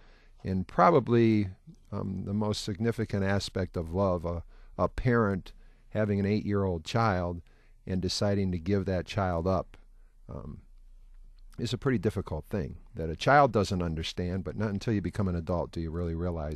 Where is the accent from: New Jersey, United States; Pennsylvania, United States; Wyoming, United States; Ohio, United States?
Ohio, United States; Lorain; born there; Well, Jack, I was born in Lorain, Ohio